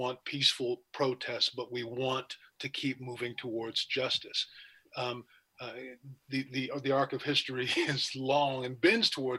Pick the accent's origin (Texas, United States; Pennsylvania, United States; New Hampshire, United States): Texas, United States; I grew up in Texas, and Texas was, I think, the first state in 1980 to adopt Juneteenth as a state holiday.